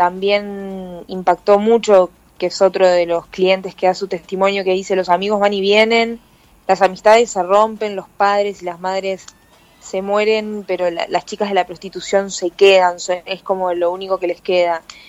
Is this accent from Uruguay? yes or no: yes; Uruguay; moved away as an adult; now in Madrid, Spain; me fui de Uruguay prácticamente en invierno, llegué después, estuve invierno acá también